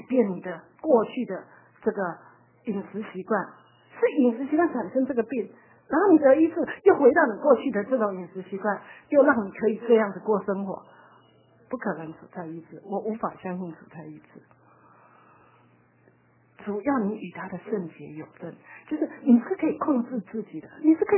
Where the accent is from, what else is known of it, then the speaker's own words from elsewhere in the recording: Taiwan; 我们台湾人都是白萝卜